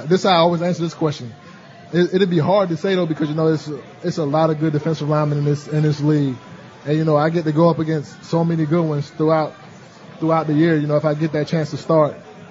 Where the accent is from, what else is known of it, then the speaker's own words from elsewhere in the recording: Bamberg, South Carolina, United States; But it was a great time growing up in Bamberg, South Carolina.